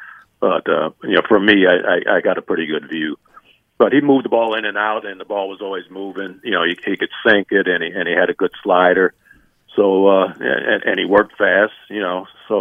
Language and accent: English; Compton, California, United States; got to play my hometown Dodgers, where I grew up at, out in Compton, California.